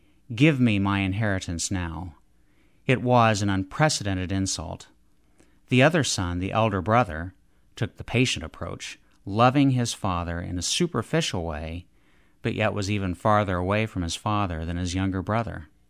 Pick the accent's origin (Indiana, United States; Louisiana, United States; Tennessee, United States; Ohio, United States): Indiana, United States; Muncie; from Muncie, Indiana